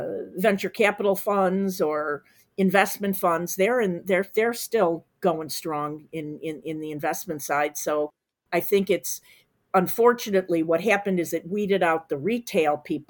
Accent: Chicago, Illinois, United States; But yeah, I'm from Chicago and I can tell you the potholes can actually eat up your car.

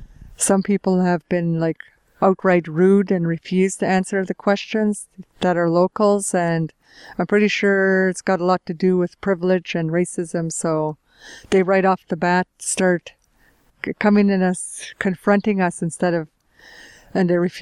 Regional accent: British Columbia, Canada; I come from the Unist'ot'en clan, Githsehu, also known as, and I'm appointed spokesperson from my chiefs

